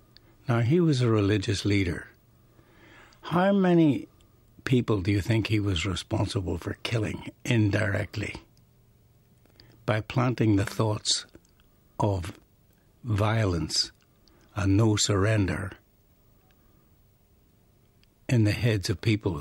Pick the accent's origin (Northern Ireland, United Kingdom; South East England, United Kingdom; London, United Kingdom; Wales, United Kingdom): Northern Ireland, United Kingdom; I come from the British occupied part of Ireland.